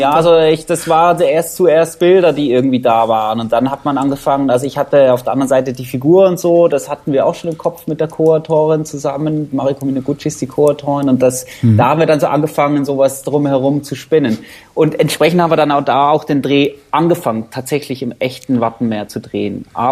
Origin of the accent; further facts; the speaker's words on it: Switzerland; Also ich bin Schweizer, bin in der Schweiz aufgewachsen